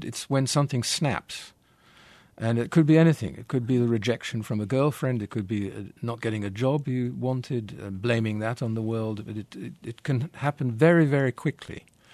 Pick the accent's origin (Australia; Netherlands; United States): Netherlands; English is a second language; growing up with parents from different cultures at a time that this was much less usual than it is now, even in Europe.